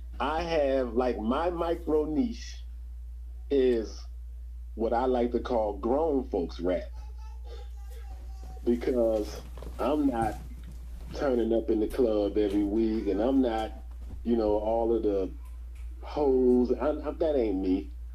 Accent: Philadelphia, Pennsylvania, United States; now in Phenix City, United States; Because, like, I'm from Philly, but I live in Phoenix City, Alabama, which is right next door to Columbus, Georgia.

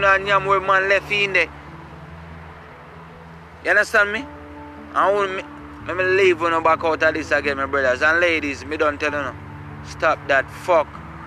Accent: Jamaica; And you see me, ladies, as a Jamaican man, I don't depend on girl, you know, because I grow different.

